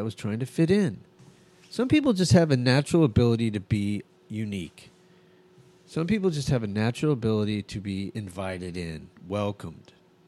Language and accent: English; Albuquerque, New Mexico, United States; I grew up in Albuquerque